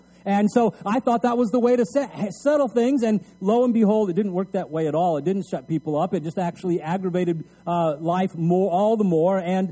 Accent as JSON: {"language": "English", "town": "El Paso", "region": "Texas", "country": "United States", "tie": "born or raised there", "also_born_or_lived": "Midland, Texas, United States", "said": "later on when I was a teenager, we moved from El Paso, Texas, big metropolitan city in the Southwest on the Mexican border, you know, and we moved to Midland, Texas"}